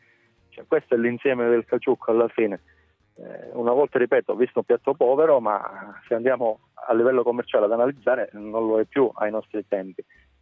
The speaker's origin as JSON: {"language": "Italian", "region": "Calabria", "country": "Italy", "said": "come si sa noi siamo calabresi"}